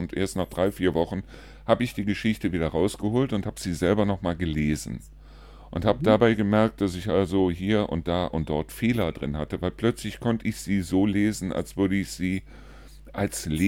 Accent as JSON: {"language": "German", "town": "Neuss", "region": "North Rhine-Westphalia", "country": "Germany", "tie": "born or raised there", "lives_now": "Trendelburg, Germany", "said": "sondern ich bin ein geborener Neusser und ich bin in Neuss groß geworden und habe 53 Jahre in Neuss gelebt und jetzt lebe ich seit 4 Jahren hier in Trendelburg"}